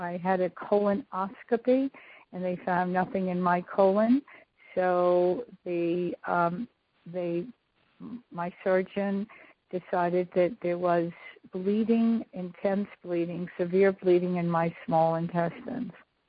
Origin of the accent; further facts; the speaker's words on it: Rhode Island, United States; I am from Rhode Island